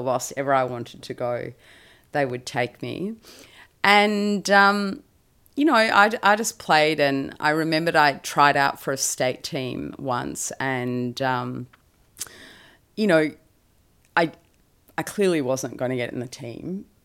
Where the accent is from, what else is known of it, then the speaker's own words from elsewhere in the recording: Melbourne, Victoria, Australia; I grew up down on the Mornington Peninsula in Melbourne and just your normal, regular family.